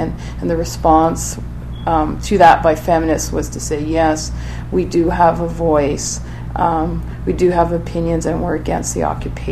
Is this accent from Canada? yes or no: yes; Montreal, Quebec, Canada; also born or lived in Haifa, Israel; now in Toronto, Canada; I'm originally from Montreal, where I grew up in the Jewish community there. And I lived in Haifa, in Israel, in the 80s